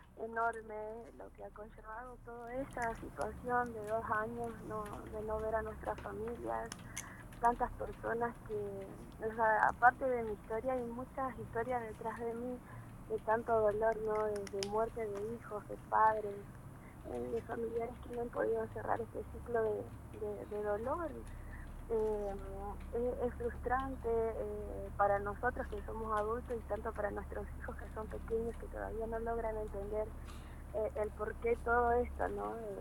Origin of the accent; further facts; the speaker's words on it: Chile; yo soy chilena, casada con un argentino y mis hijos son argentinos.